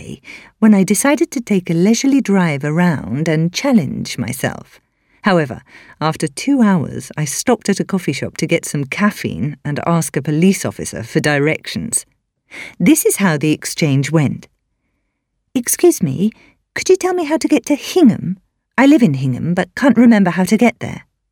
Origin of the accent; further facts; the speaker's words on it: Canada; now in United States; As a Canadian, moving to the United States was not going to be the culture shock of moving to Asia, but it was still a big change.